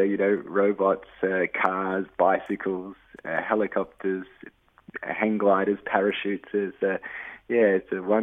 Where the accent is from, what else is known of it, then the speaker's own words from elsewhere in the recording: Melbourne, Victoria, Australia; I met the artisans, the Nicolai family, over in Melbourne, my hometown, and they were installing a Da Vinci exhibition in Melbourne